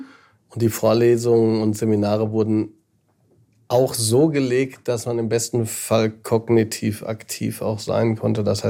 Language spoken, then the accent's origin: German; Offenburg, Baden-Württemberg, Germany; Ich komme jetzt aus Offenburg. Nicht zu verwechseln mit Offenbach. Offenburg ist das Schöne.